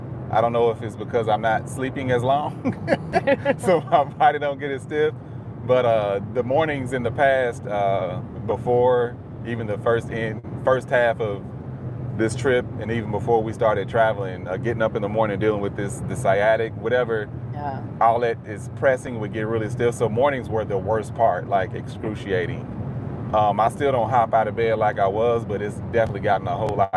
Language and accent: English; Lexington, Kentucky, United States; And then, where I'm at right now, Lexington, Kentucky, my hometown, giving me a goddamn holiday.